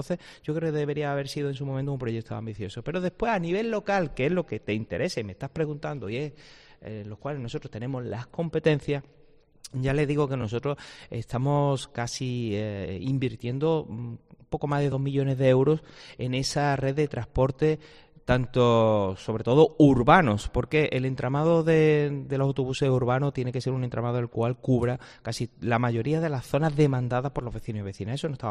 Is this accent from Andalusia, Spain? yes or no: yes; Benalmádena, Andalusia, Spain; Benalmádena Pueblo tiene el mismo o más, voy a decir más porque yo mi tierra la llevo en el corazón, ¿no?